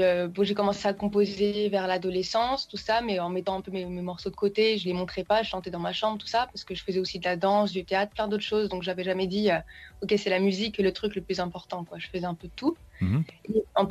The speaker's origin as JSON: {"language": "French", "town": "Paris", "region": "Île-de-France", "country": "France", "tie": "born or raised there", "also_born_or_lived": "Guadeloupe", "said": "suis née à Paris, de parents métropolitains et guadeloupéens. Mm-hmm. Et du coup, j'ai vécu aussi un peu en Guadeloupe. Et puis après, je suis retournée à Paris pour au lycée"}